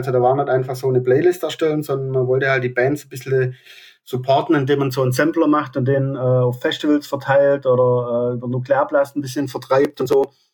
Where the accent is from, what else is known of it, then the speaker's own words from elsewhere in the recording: Aalen, Baden-Württemberg, Germany; also ich komme aus Aalen